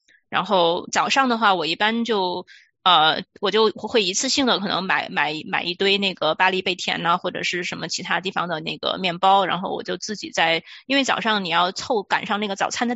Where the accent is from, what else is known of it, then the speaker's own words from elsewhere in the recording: Chongqing, China; 对，我是重庆人